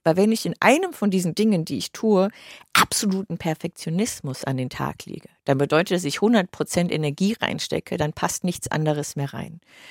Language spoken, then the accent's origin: German; Bavaria, Germany; ich bin in Bayern aufgewachsen. Ich lebe jetzt auch wieder in Bayern.